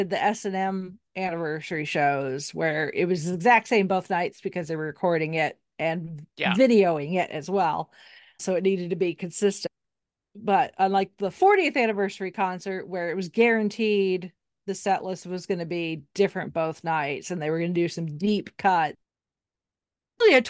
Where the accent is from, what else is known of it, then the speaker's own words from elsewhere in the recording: Indiana, United States; Yeah, I am a Midwesterner. I live in Indiana, have my entire life